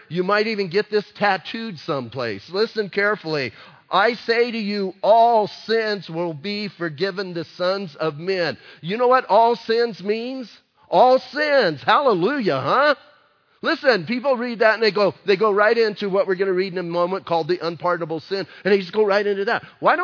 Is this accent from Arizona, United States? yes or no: yes; Bisbee, Arizona, United States; Listen, I know I grew up in Bisbee, but I grew up in Bisbee during the mining times.